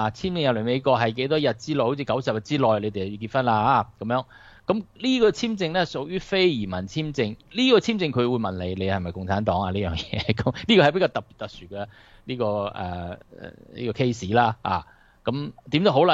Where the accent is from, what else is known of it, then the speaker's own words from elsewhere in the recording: Guangdong, China; 我哋中国人、华人啊，尤其我哋广东人